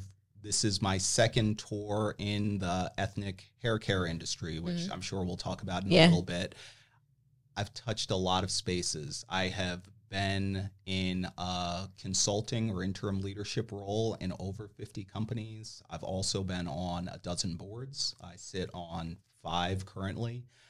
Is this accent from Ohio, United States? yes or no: no; New Jersey, United States; So I'm originally from New Jersey, as we had shared before.